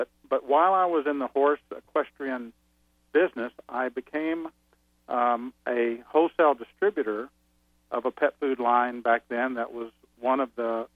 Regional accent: Texas, United States; born there; also born or lived in Albuquerque / Madison, Wisconsin; now in Lincoln, United States; Well, I live in Lincoln, Nebraska, and by birth, I'm a Texan. You may hear it in my voice a little bit.

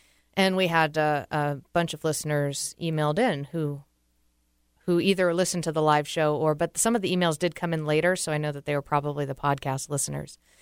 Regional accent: Medfield, Massachusetts, United States; He grew up in a town 20 minutes away from my hometown mm-hmm. in Massachusetts. He grew up in Medway. I grew up in Medfield.

